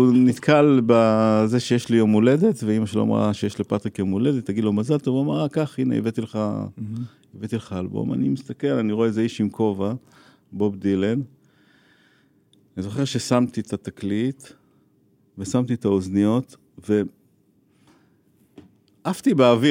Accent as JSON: {"language": "Hebrew", "town": "Ashdod", "region": "Southern District", "country": "Israel", "tie": "born or raised there", "said": "גדלנו בדירת 3 חדרים באשדוד, 60 מטר בשיקונים שם"}